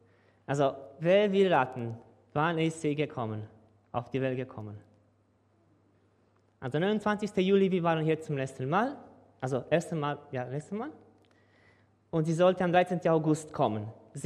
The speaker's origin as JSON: {"language": "German", "country": "Romania", "second_language": "German", "moved": "as an adult", "lives_now": "Switzerland", "said": "Wir kommen aus Rumänien. Ich bin Informatiker von Beruf. Ich habe ein Bachelor Informatik gemacht, dann 13 Jahre als Informatiker gearbeitet. Dann sind wir in die Schweiz gekommen."}